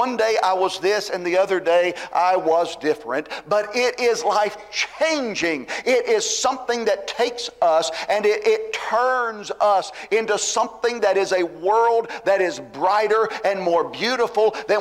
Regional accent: Georgia, United States; also born or lived in Albuquerque; Whether it was the sunrise where I grew up in Georgia, the sunrise where I live now in Tennessee, just peeking through and over the trees as the sun is coming up in the sky in the morning.

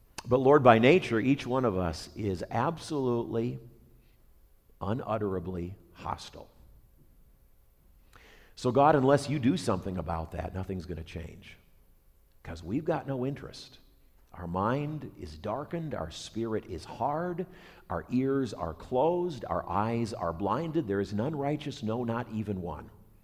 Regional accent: Minneapolis, Minnesota, United States; When I was growing up in South Minneapolis, I was, believe it or not, a member of my high school track team.

